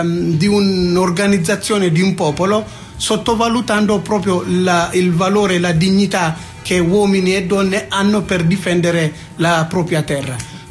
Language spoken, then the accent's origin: Italian; Eritrea; io rappresento sì la diaspora del Tigray adesso, però sono cresciuto in Eritrea e ho origini, diciamo, multiculturali.